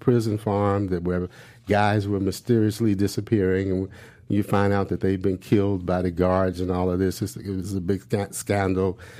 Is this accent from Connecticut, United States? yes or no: no; Arkansas, United States; I'm from Arkansas. I know the whole story.